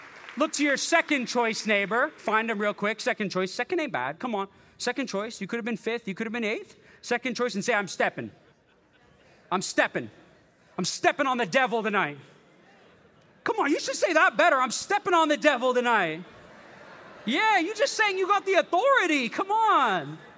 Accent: Canada; Y'all Canadians, I'm Canadian too, but I lived there 8 years.

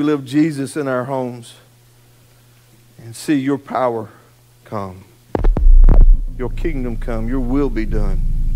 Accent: Athens, Texas, United States; I was raised here in Athens. I've never seen the church be like this in Athens.

